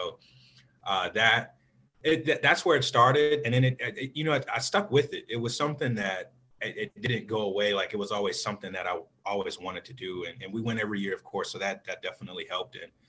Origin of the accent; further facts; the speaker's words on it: Chicago, Illinois, United States; You know, I grew up in Chicago, you know, as single parent home